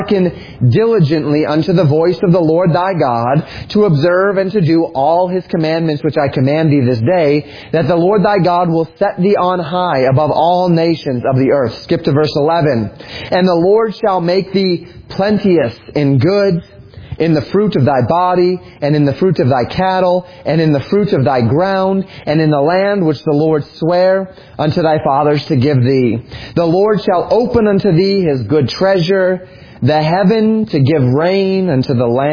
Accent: Colorado, United States; Where I grew up in Colorado, there was many a year where we talk about that we're in a drought season.

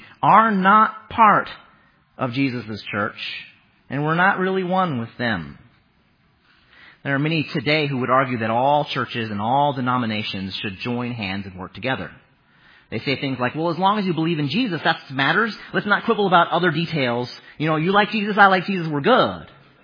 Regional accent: Lincoln, Nebraska, United States; I'm from Lincoln, Nebraska, but it doesn't matter.

